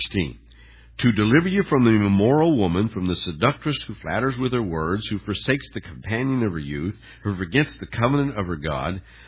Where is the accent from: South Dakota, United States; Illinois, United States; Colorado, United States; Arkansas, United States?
Arkansas, United States; Harrison; also born or lived in Independence, Missouri; When we moved from Independence, Missouri, down to Harrison, Arkansas, I went to school at a very, very small school. Well, the population of the town we moved to was 282 at its high point.